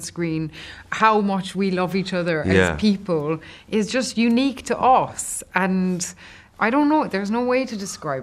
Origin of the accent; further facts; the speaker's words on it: Ireland; And just from being Irish, we knew each other.